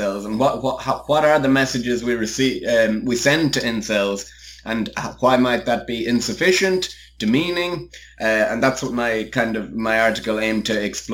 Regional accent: Ireland; moved away as an adult; now in England; I moved from Ireland to England in 2011 to study English and education for an undergraduate degree.

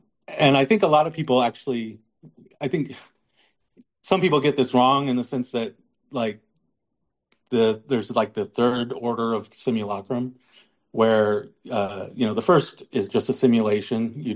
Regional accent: Las Vegas, Nevada, United States; I think a lot of people say they see that I grew up in Vegas, and but I'm not like a Vegas guy.

